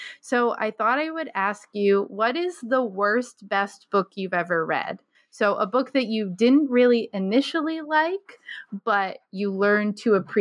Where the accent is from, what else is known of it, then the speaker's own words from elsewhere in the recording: Scituate, Rhode Island, United States; growing up in Scituate, we had well water